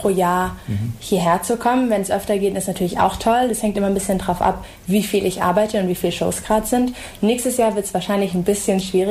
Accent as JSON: {"language": "German", "town": "Ulm", "region": "Baden-Württemberg", "country": "Germany", "tie": "born or raised there", "said": "Ich komme aus Ulm, ich bin hier aufgewachsen, ich bin 29 Jahre alt"}